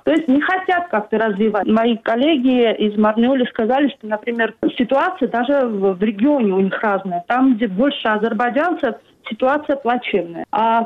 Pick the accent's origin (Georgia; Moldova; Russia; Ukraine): Georgia; Akhalkalaki, Samtskhe-Javakheti; почему я из Ахалкалаки поехала туда, скажем так, интересоваться их проблемами.